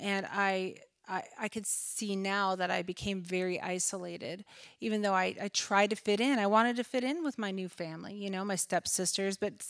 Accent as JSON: {"language": "English", "region": "Minnesota", "country": "United States", "lives_now": "Iowa, United States", "said": "I actually moved down to Iowa. I'm from Minnesota, if I didn't mention that."}